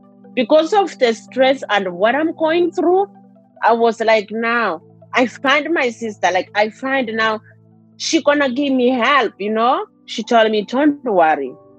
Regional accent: Kenya; Where are you from? I told them I'm from Kenya.

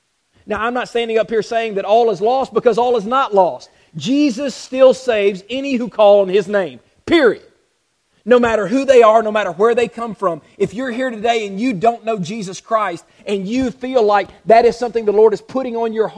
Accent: Louisiana, United States; also born or lived in Georgia; now in Kentucky, United States; I'm from Georgia, grew up in Louisiana, and Kentucky is wonderful. I love living here

